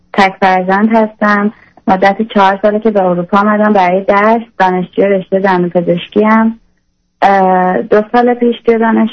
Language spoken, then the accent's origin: Persian; Iran; من از ایران هستم.